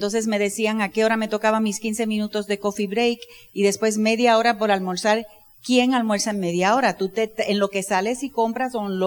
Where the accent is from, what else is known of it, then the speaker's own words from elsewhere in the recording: Panama; born there; Yo soy hija de militar también. Nací en Panamá, pero de padres puertorriqueños.